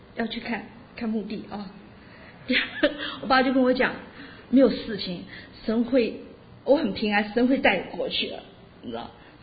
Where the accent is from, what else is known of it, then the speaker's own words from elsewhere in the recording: China; 我就想我们中国人啊，感情很薄，不流露的。